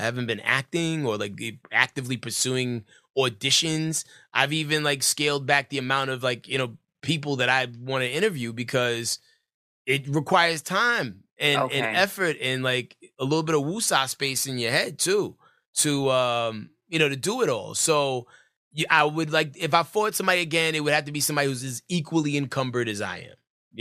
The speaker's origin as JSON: {"language": "English", "region": "New York", "country": "United States", "said": "I'm from New York, man."}